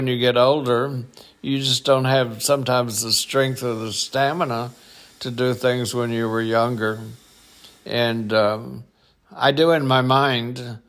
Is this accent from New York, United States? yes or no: no; Texas, United States; I'm in Texas. It's where I'm from, my home state.